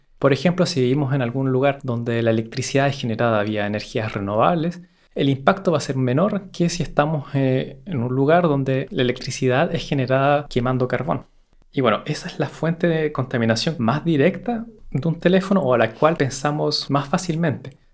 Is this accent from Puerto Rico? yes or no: no; Chile; now in Belgium; Soy de origen chileno y vivo en Bélgica desde hace un poco más de 10 años.